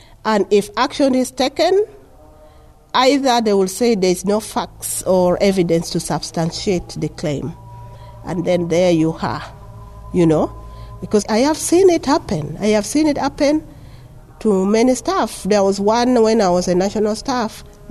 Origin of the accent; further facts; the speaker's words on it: South Africa; As a South African woman, you know, you struggle with a lot of things. Yes, you're coming from a highly patriarchal setting